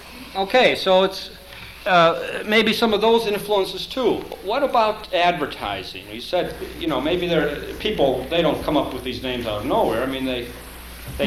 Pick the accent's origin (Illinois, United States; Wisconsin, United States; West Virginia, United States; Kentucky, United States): Illinois, United States; Chicago; And when I grew up in the Chicago area.